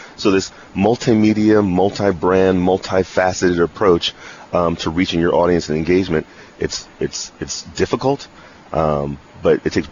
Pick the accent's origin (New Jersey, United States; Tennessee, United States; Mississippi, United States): New Jersey, United States; Ridgewood; Oh, I'm born and raised in Ridgewood, New Jersey, and that's where I live.